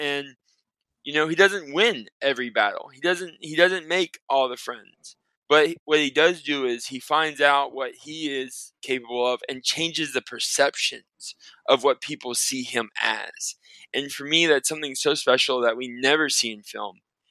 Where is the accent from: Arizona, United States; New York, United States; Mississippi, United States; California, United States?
Mississippi, United States; born there; I grew up between my dad's side's from Texas, my mom's side's from Louisiana, and I was born in Mississippi.